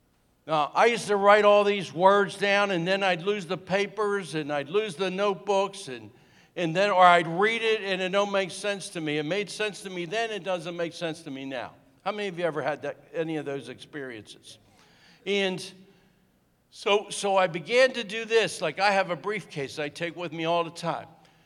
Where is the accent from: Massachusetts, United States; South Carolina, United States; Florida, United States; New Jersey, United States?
New Jersey, United States; now in Texas, United States; I'm from New Jersey. I live in Texas, but I'm from New Jersey. The trunk in that car is what we call in New Jersey a full four body trunk.